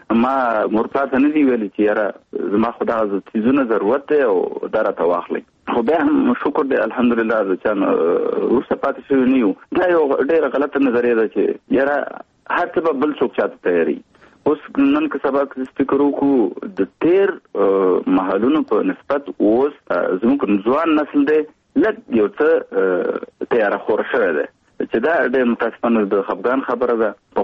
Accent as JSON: {"language": "Pashto", "region": "Kunar", "country": "Afghanistan", "tie": "born or raised there", "moved": "yes", "lives_now": "Kabul, Afghanistan", "said": "زه د افغانستان د یوې غرنۍ سیمې چې کونړ ولایت نومېږي زه د کونړ ولایت یم. په 1991 کال کې هلته زېږېدلی یم. ابتدایي اړومبني تعلیمات مې هلته په خپله سیمه کې کړي دي. وروسته بیا کابل ته راغلی یم."}